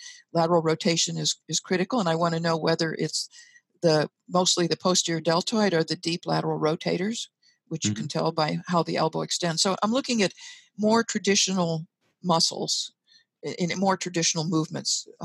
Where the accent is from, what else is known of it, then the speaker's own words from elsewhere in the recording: St. Louis, Missouri, United States; Because I was born in St. Louis, and I still live here.